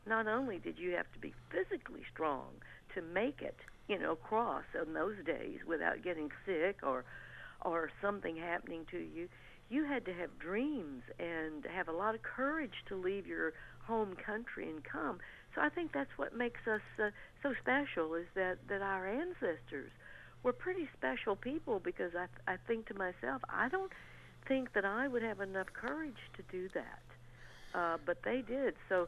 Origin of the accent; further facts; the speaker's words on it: Alabama, United States; But I, as a child, this is growing up in Alabama, I was always fascinated with the land of the midnight sun and reindeers.